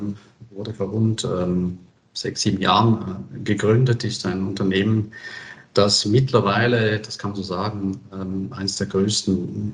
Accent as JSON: {"language": "German", "country": "Switzerland", "said": "als Schweizer, ja, Bank, Schokolade, Käse, das sind so die Jargons bei uns"}